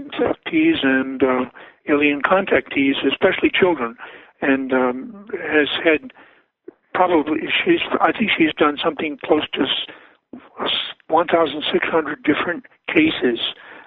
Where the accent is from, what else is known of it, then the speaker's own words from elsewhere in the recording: Poughkeepsie, New York, United States; I was born and brought up in Poughkeepsie, and not too far above you there, 75 miles above the city.